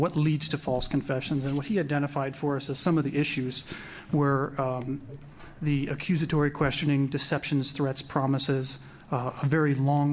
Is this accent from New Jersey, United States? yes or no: yes; New Jersey, United States; also born or lived in Tennessee / Arizona; I grew up in New Jersey. I spent about 5 years in the military in the South Tennessee area, so I understand those.